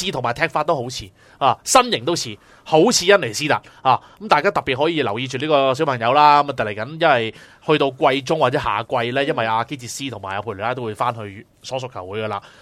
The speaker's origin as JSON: {"language": "Cantonese", "country": "China", "said": "系即系我哋中国人嚟啊嘛，我哋都一定要信呢样嘢嘅。"}